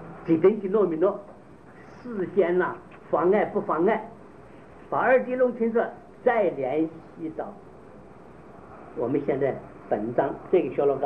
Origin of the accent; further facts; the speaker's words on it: China; 我们中国人写文章是打笔仗的时候，对张军的驳斥是再驳斥，中国人中国文章是这么写的